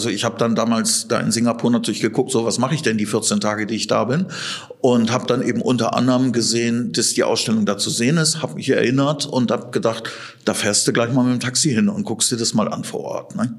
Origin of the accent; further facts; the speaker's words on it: Oldenburg, Lower Saxony, Germany; Ich bin gebürtiger Oldenburger, habe den großen Teil meines Lebens hier auch verbracht